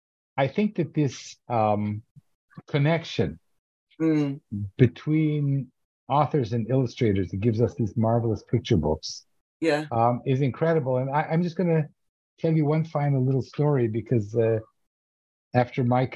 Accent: Canada; I grew up in Canada on Madeline.

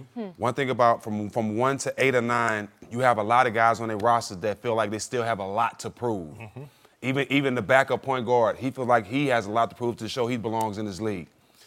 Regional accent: Port Arthur, Texas, United States; Well, first, a lot of people in my hometown wanted to say thank you for giving them

